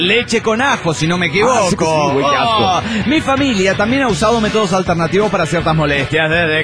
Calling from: Mexico City, Mexico; del DF Mexicano.

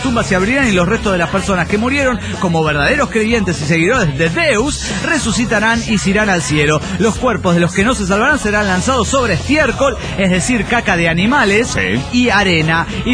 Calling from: Jalisco, Mexico; de Ucalciche, Jalisco.

